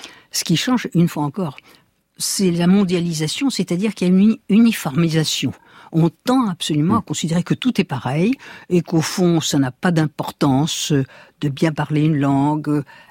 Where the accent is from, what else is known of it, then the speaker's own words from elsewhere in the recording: France; je suis française. J'ai des origines russes, mais je me sens française jusqu'à la moelle des os.